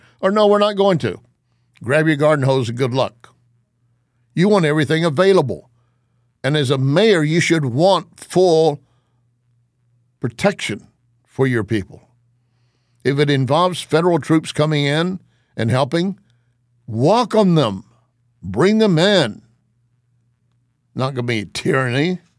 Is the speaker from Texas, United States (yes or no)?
yes; Texas, United States; it resonates all the way back to me as a kid growing up in West Texas. We had screen doors.